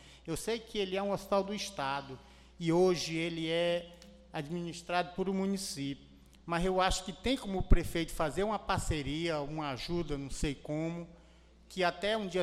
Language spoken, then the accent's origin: Portuguese; Caxingó, Piauí, Brazil; só que eu sou do Caxingó